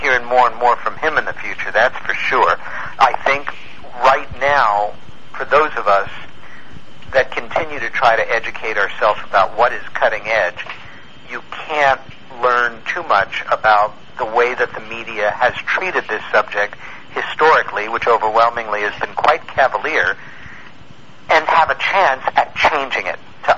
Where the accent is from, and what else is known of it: Long Island, New York, United States; born or raised there